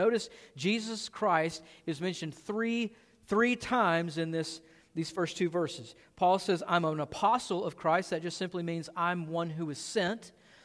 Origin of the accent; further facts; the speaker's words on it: Southern United States, United States; I'm from the Bible Belt, so they all kind of, you know, go together.